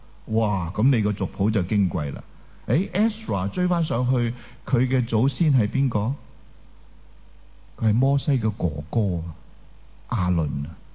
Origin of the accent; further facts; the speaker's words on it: Hong Kong; 我们香港人很明白